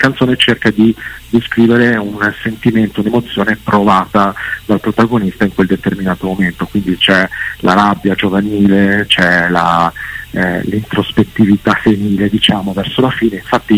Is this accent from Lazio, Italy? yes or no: no; Milan, Lombardy, Italy; noi siamo di Milano, quindi sì, siamo partiti così in acustico